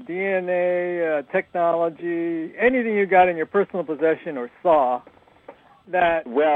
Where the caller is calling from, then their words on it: California, United States; in California.